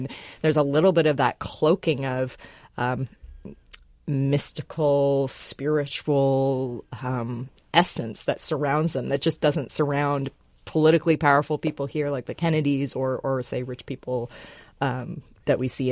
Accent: United States; And I speak as an American here

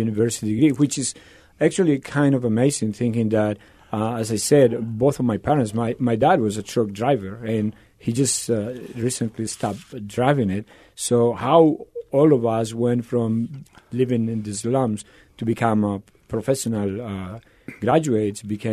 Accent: Colombia; I'm from Colombia originally in South America. And at the time when I was growing up, he was quite a huge figure.

